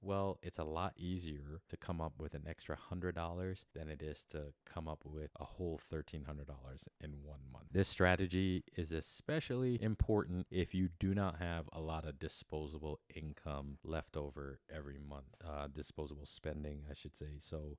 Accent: Northeast, United States; I'm from the Northeast, so I enjoy going up to New York and hanging out at one of my favorite jazz clubs, which is called the Blue Note.

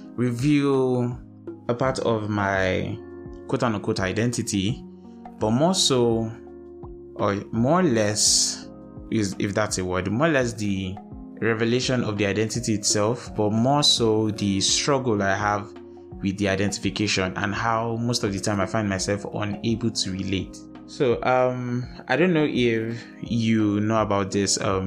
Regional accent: Port Harcourt, Rivers, Nigeria; also born or lived in Lagos; I think we were born in Lagos, but then we moved to Port Harcourt. So for I think the first 5 years of my life, I grew up in Port Harcourt. And she said, according to her, she said, before I started nursery school, I think, I used to speak the Port Harcourt language.

